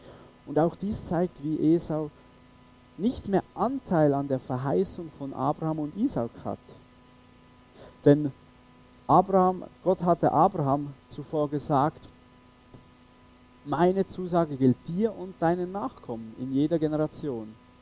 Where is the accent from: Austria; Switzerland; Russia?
Switzerland; ich selber, ich bin Schweizer und ich habe eine Deutsche geheiratet